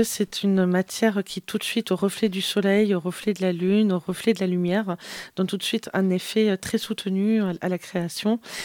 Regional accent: Nouvelle-Aquitaine, France; Et avant, de base, je suis périgourdine.

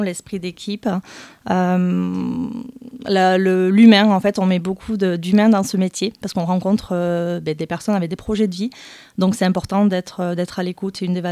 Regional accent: Agen, Nouvelle-Aquitaine, France; Alors moi, je suis donc natif du Lot-et-Garonne. Je suis née à Agen et j'habitais sur Saint-Pierre-de-Clairac.

